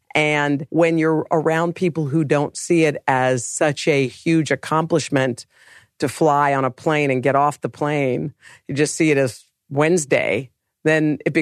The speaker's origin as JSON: {"language": "English", "town": "Morgantown", "region": "West Virginia", "country": "United States", "tie": "born or raised there", "said": "well, we grew up in Morgantown. We moved to Virginia, but I don't know that any of them felt quite like home to me."}